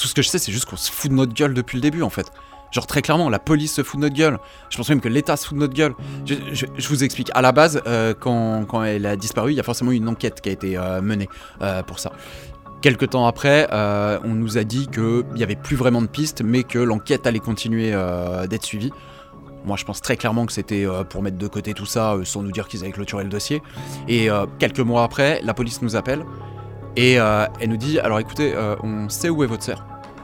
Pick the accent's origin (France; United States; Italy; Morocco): France; Brittany; Enfin, on vient de Bretagne, en fait. Donc, on est arrivé en Essonne 2 ans avant sa disparition.